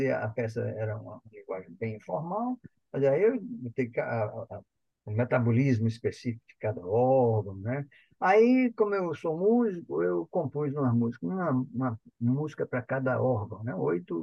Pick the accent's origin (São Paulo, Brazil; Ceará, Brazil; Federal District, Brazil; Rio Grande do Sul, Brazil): Ceará, Brazil; Fortaleza; Eu sou fortalezense, de Fortaleza, tô cearado. Sou fortalezense, né? É, cearense de pai, mãe, bisavô, avô, tudo. Tem nada fora do estado do Ceará.